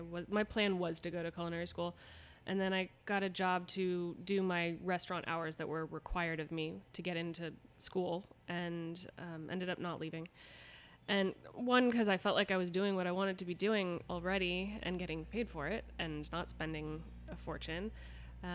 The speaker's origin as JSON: {"language": "English", "town": "Los Angeles", "region": "California", "country": "United States", "tie": "born or raised there", "said": "Kind of on the west side, Brentwood, West Hollywood, but always the greater Los Angeles area."}